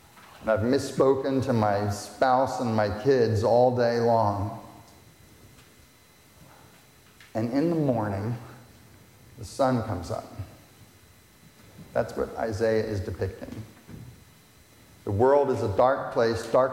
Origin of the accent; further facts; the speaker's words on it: Virginia, United States; When I was a teenager, my family, we grew up in Virginia. We went almost every year to Ocean City, New Jersey, to the beach.